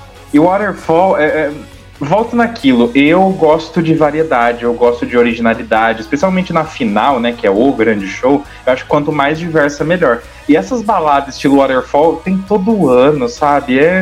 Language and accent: Portuguese; Brazil; Mil vezes, gata, eu sou brasileira, entendeu?